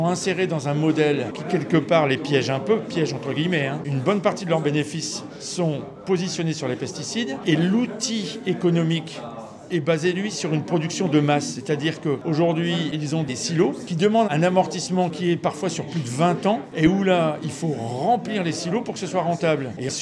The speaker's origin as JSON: {"language": "French", "region": "Hauts-de-France", "country": "France", "said": "Moi, je suis Picard. Aujourd'hui, l'agriculture biologique en Picardie"}